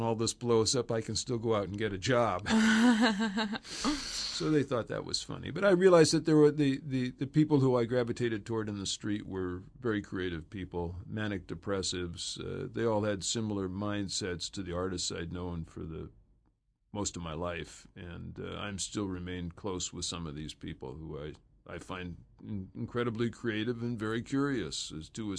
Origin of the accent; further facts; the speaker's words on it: Los Angeles, California, United States; also born or lived in New York; I was born in New York, but wound up growing up in Los Angeles.